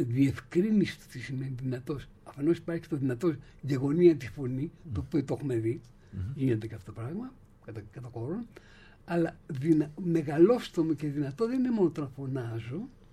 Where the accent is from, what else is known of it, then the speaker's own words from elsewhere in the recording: Athens, Attica, Greece; Εγώ έρχομαι από Αθήνα. Και από Λόφους Κουζέ.